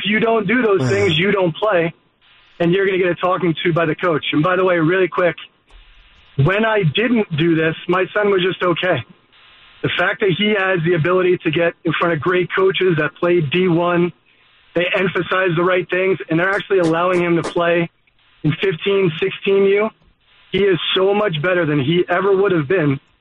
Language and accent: English; Staten Island, New York, United States; I grew up in Staten Island, New York